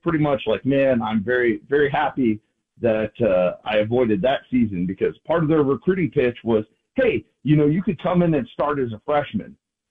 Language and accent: English; Brush Prairie, Washington, United States; also born or lived in Portland, Oregon; I was born in Portland, Oregon, and a lifelong Washingtonian over here, well, over there in Brush Prairie.